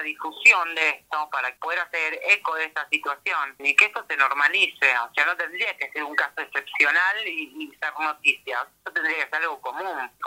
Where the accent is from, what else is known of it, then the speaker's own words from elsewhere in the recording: Ituzaingó, Buenos Aires Province, Argentina; Yo soy de Ituzaingó, pero el trabajo es acá.